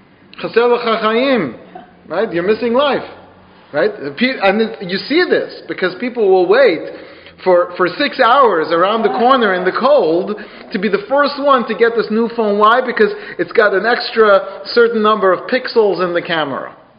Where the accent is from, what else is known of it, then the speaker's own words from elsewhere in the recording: United States; And growing up in the United States, it's hard to access that. Because this is a land of materialism.